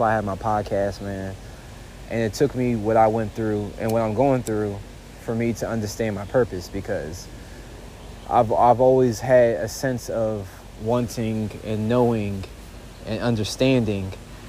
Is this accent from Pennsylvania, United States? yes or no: yes; Philadelphia, Pennsylvania, United States; I said, what's up, y'all? I'm from Philly too.